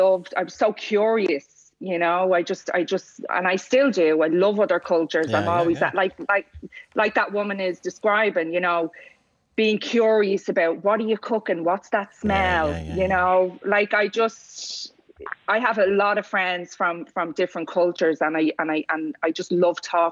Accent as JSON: {"language": "English", "town": "Dublin", "region": "Leinster", "country": "Ireland", "tie": "born or raised there", "said": "I think the first time I seen a person of colour was when I was around 10."}